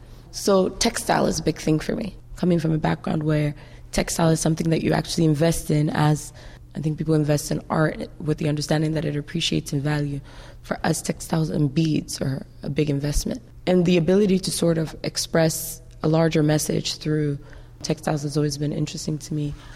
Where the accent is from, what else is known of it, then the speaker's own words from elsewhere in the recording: Ghana; Yeah, maybe it's me being Ghanaian that just keeps coming through.